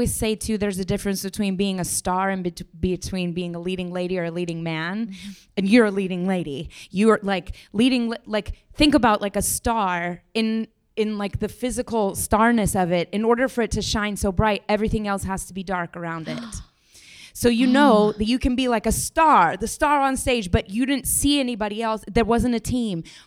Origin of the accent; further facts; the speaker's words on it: Colorado, United States; now in New York, United States; Nature, because I'm from Colorado, so if ever I can't get myself in the place I need to be, I get out in nature.